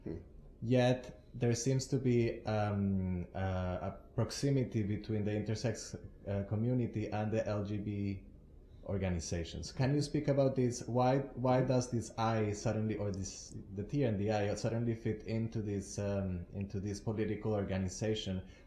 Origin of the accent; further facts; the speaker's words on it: Colombia; I am from Colombia, actually.